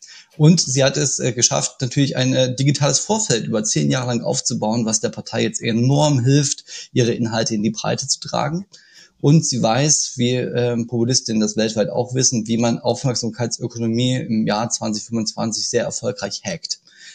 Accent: East Germany, Germany; Ich bin auch in der DDR geboren und sozialisiert und fahre auch ab und zu durch diese Dörfer

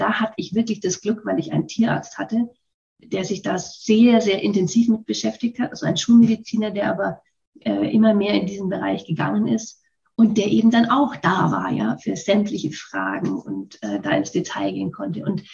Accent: Würzburg, Bavaria, Germany; born there; Ja, ich bin schon mal in Würzburg geboren.

